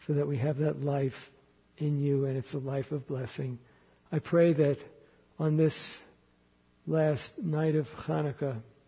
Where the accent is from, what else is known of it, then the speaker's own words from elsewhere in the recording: New York City, New York, United States; You know, when I grew up in New York City, Christmas in our Jewish neighborhood was not the norm because it was a Jewish neighborhood, so we didn't celebrate Christmas.